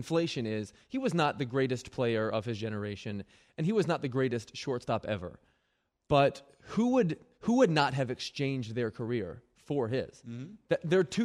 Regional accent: Philadelphia, Pennsylvania, United States; I grew up not a Yankees fan. I grew up in Philadelphia.

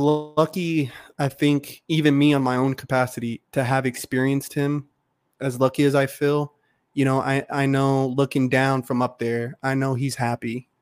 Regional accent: North Carolina, United States; growing up in North Carolina, first off, I was always taught, like, when someone offers you food in their home, don't you dare deny it first.

